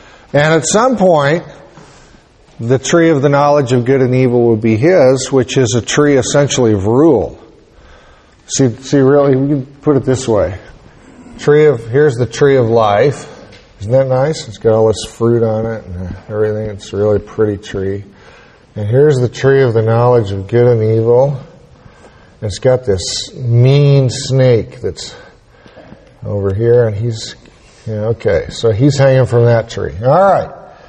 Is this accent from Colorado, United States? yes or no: yes; Boulder, Colorado, United States; I remember, I come from Boulder. I don't come from Nashville.